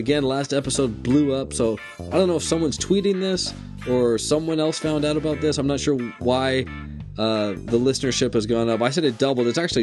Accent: Edmonton, Alberta, Canada; I grew up in Edmonton.

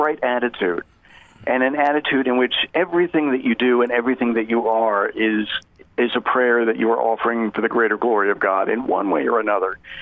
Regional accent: Rockville, Maryland, United States; Well, I grew up outside Washington, D.C. In Rockville, Maryland, and I'd always had a great love for reading and writing

